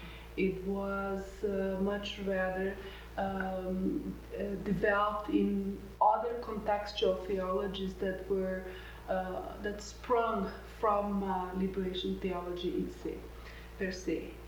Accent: Brazil; English is a second language; I'm from Brazil, and I'm a professor at Lutheran Seminary there in the city of São Leopoldo, which is right next to the city of Porto Alegre

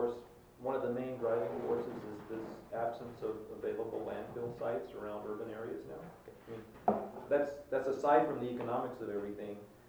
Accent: California, United States; But you know, I come from the Bay Area, and this is a real problem there.

